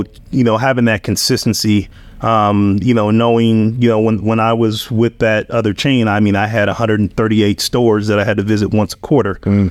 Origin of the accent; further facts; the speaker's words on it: Denver, Colorado, United States; I mean, I'm from Denver. So, you know, I grew up in Park Hill, you know, growing up in Denver, and then, you know, I finished high school in Aurora.